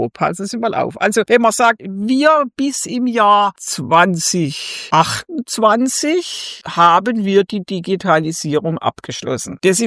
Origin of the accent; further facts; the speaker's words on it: Baden-Württemberg, Germany; als wird eine neue Sau durchs Dorf getrieben, sagt man bei uns im Schwarzwald.